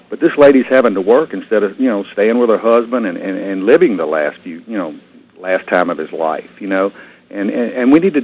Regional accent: Baker, Louisiana, United States; I grew up in Baker, actually, and I live up in Ethel right now.

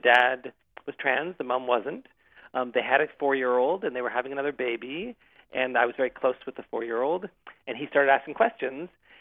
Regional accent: Canada; and I grew up in Canada.

